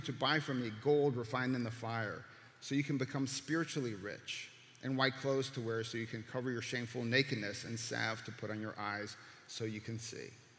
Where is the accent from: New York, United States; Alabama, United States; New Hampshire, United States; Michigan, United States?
Michigan, United States; Detroit; also born or lived in Columbus, United States; I was born in Columbus, Ohio. By 66, we moved to Detroit, Michigan, where I grew up.